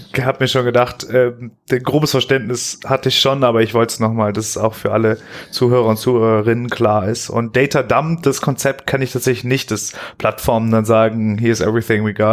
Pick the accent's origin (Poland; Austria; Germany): Austria; wie es bei uns in Österreich ist